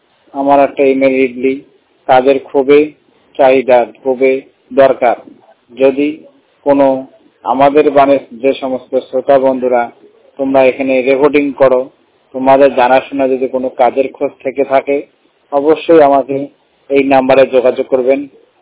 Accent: Cooch Behar, West Bengal, India; আমার বাড়ি কোচবিহার ডিস্ট্রিক্ট পশ্চিমবঙ্গ।

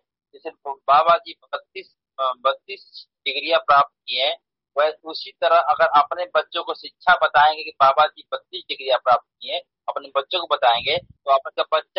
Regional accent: Hardaspur Khurd, Uttar Pradesh, India; मैं हरदासपुर खुर्द का रहने वाला हूँ, गाजीपुर जिला का।

